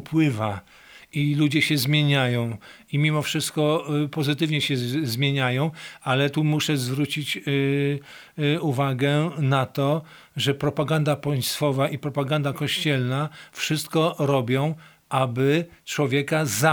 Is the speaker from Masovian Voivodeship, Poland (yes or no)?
no; Warmian-Masurian Voivodeship, Poland; Jesteśmy jednocześnie z Warmii, z Mazur, jesteśmy jednocześnie czy Polakami, czy tam Ukraińcami, jesteśmy jednocześnie Europejczykami